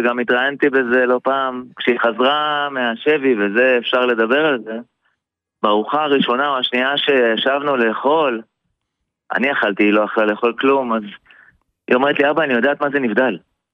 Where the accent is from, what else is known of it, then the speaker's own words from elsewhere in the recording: Haifa, Haifa District, Israel; born there; שתי דקות מהמגרש בקריית חיים, אני נולדתי בקריית חיים.